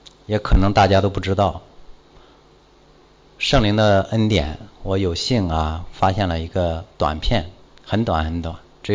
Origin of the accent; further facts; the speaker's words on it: China; 因为我是一个中国人